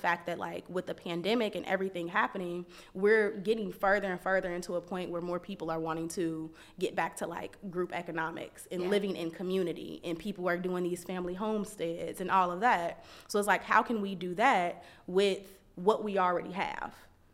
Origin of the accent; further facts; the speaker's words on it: Chicago, Illinois, United States; because I told you I'm from Chicago, and Chicago is not like I came to the South.